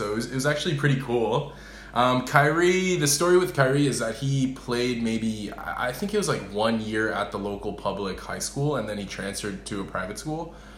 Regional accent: New Jersey, United States; I was born and raised in New Jersey, so New Jersey Nets have always been kind of in my purview.

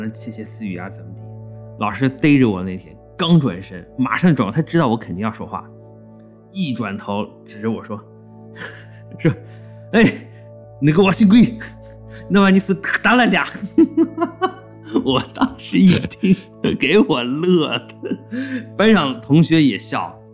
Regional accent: Qinghai, China; 青海人是不会这么说的，我们青海方言里没有这个说法

